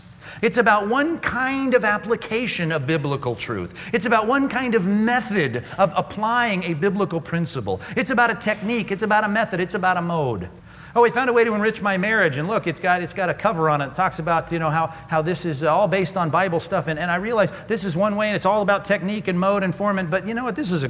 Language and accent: English; Long Beach, California, United States; I grew up in Long Beach, went to Long Beach Wilson, raw Bruins, go, you know, red and gold.